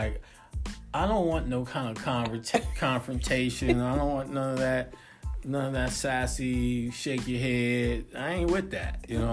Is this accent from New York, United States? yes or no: no; Philadelphia, Pennsylvania, United States; Philadelphia area. So we got that dynamic.